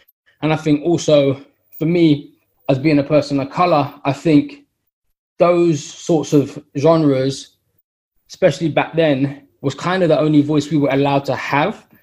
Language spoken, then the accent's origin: English; London, United Kingdom; that Latimer Ladbroke Grove area where I grew up, is the same area where the Grenfell Tower had the fire.